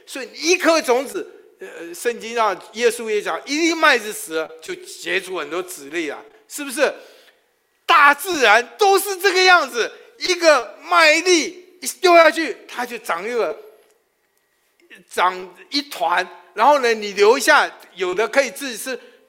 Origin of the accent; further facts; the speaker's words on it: Taiwan; 因为他湖南人，我台湾长大，他讲话的口音湖南口音我根本听不懂